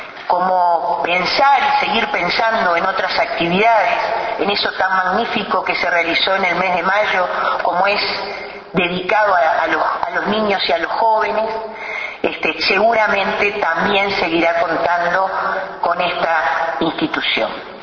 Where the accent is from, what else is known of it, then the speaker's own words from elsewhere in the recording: Uruguay; lo que somos los uruguayos y las uruguayas